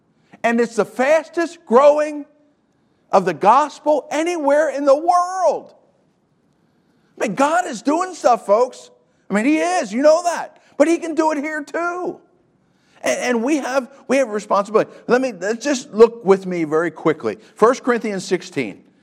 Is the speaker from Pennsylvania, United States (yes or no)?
yes; Pennsylvania, United States; I'm from Eastern Pennsylvania. I'm an only child.